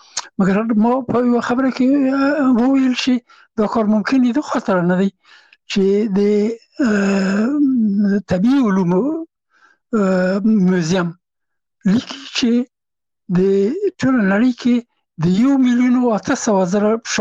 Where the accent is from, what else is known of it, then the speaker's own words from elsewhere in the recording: Afghanistan; now in France; هغه زه نه پېژندلم چې زه هم افغان یم، ما ته یې نه پېژنده چې افغان یم